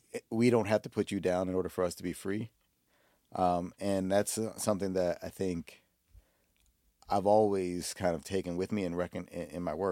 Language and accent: English; New York City, New York, United States; Actually, growing up in New York City, I mean, when I was a kid, maybe like everyone right.